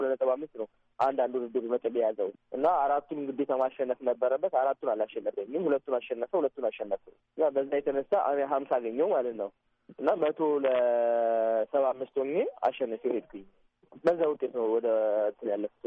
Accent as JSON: {"language": "Amharic", "town": "Adama", "region": "Oromia", "country": "Ethiopia", "tie": "born or raised there", "said": "የመጣሁት ከኦሮሚያ ክልል ነው። ተወልጄ ያደግኩት አዳማ ላይ ነው።"}